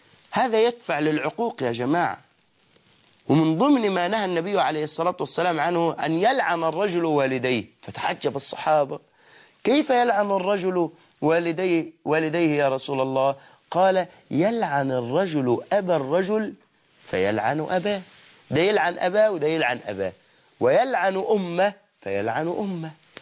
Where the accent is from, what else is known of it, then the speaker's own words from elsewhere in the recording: Egypt; ولا احنا مثلا كمصريين منا من يقول هذه العباره